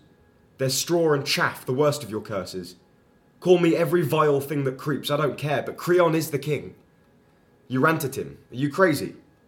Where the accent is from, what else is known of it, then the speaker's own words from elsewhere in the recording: London, United Kingdom; accent: halfway RP, halfway London mix; I grew up in Camden, in North London. But I went to school in Kent, so I had a bit of a, I guess, a subjectment to a different kind of RP, which mixed with my own accent